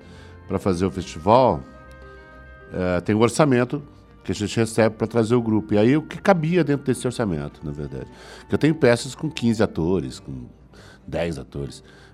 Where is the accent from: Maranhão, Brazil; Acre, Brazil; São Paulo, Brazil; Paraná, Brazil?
Paraná, Brazil; Londrina; moved away as an adult; O grupo se formou em Londrina. Eu sou de Londrina.